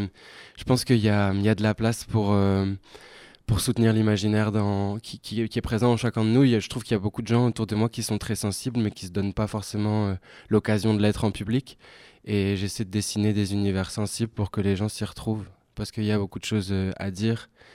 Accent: Nouvelle-Aquitaine, France; moi, je viens du bassin d'Arcachon, et c'est un endroit qui me marque toujours beaucoup, puisque j'y vis

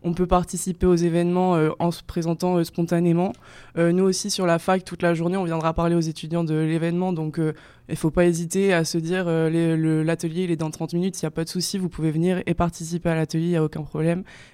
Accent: Nouvelle-Aquitaine, France; donc je viens du Blayais, je suis là depuis le début d'année

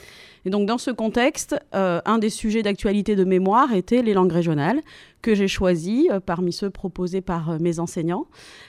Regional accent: Réunion, France; je suis réunionnaise et je parle moi-même une langue régionale, puisque je parle le créole réunionnais, qui est la langue régionale la plus parlée de France

